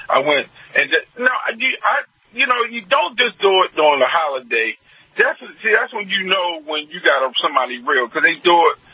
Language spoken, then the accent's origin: English; New York, United States; I mean, I'm from New York, and I can tell you … done nothing.